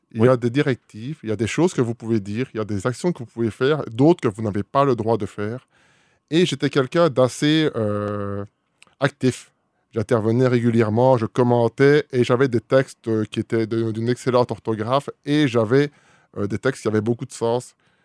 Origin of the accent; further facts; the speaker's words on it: Belgium; Je suis belge, né d'un père belge, d'une mère japonaise, et j'ai vécu toute mon enfance en Belgique.